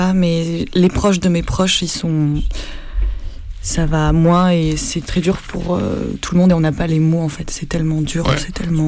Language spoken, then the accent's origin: French; Nouvelle-Aquitaine, France; je suis née en France, en Dordogne, plus exactement dans le Périgord. En Dordogne, mes parents sont arrivés dans les années 80 et j'ai grandi ici. Ensuite, je suis allée à Toulouse faire des études et puis à Paris